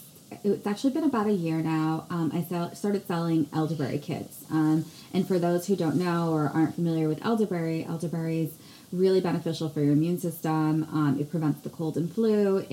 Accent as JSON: {"language": "English", "region": "New Jersey", "country": "United States", "said": "I actually wanted to have it in New Jersey, because I'm from New Jersey, I want to have an event here."}